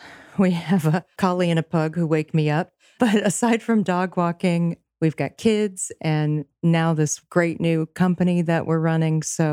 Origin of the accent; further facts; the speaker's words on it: Columbus, Ohio, United States; also born or lived in Texas, United States; now in St. Petersburg, United States; pretty much everybody's from the Midwest, or more specifically from Columbus, Ohio, where I grew up. We did 12 years in Texas